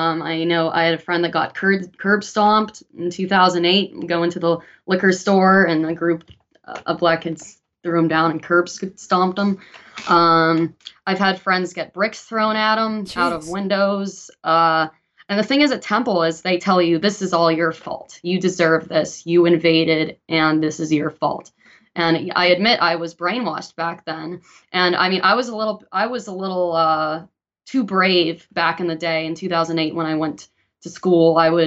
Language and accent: English; Harrisburg, Pennsylvania, United States; now in Philadelphia, United States; Well, actually, I grew up in Harrisburg, PA, so that's the capital. I moved to Philly in 2008 for school